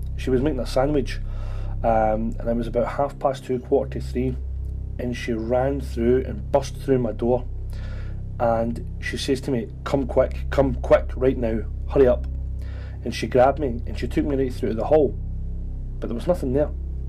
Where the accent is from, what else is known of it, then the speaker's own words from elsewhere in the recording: Glasgow, Scotland, United Kingdom; especially when the ship was built in Scotland, in Glasgow, in my hometown. In fact, my granddad actually helped build it.